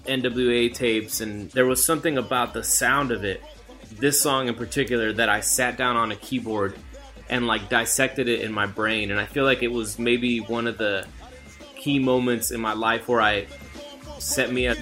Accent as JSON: {"language": "English", "region": "Texas", "country": "United States", "tie": "born or raised there", "said": "I was in South Texas, a predominantly Mexican-American town."}